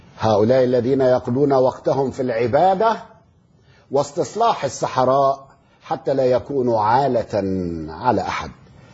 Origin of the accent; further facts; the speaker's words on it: Egypt; من أجل الأحداث الحزينة التي تجتاح بلادنا مصر